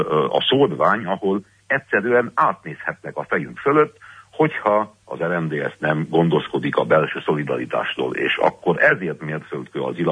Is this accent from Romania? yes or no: yes; Hunedoara, Hunedoara County, Romania; a vajdahunyadi NMDS választásokon vettem részt, és hát az én saját szülővárosomban